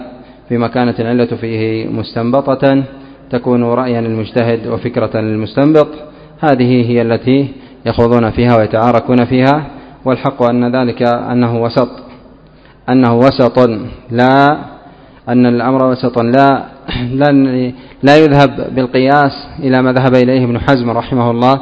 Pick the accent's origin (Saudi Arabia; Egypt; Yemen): Yemen; قات الهرري والقات المدري إيش، هكذا عندنا في اليمن يقولون له القط الشامي.